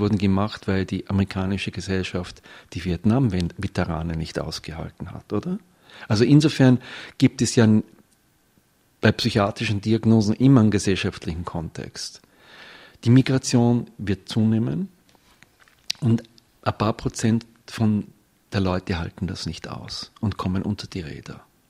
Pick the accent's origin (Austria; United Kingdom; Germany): Austria; Vienna; Also ich bin aus Wien, ja, da habe ich Heimweh danach.